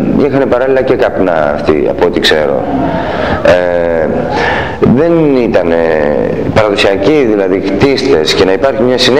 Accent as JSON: {"language": "Greek", "town": "Amphipolis", "region": "Central Macedonia", "country": "Greece", "also_born_or_lived": "Thessaloniki", "lives_now": "Komotini, Greece", "said": "την Αμφίπολη Σερών είναι η καταγωγή μου, από τη Θεσσαλονίκη έμενα."}